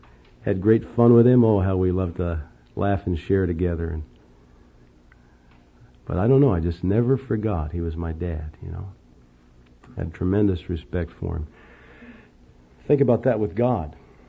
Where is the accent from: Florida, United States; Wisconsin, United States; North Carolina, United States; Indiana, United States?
Indiana, United States; Indianapolis; Remember the street I grew up on in Indianapolis, Indiana?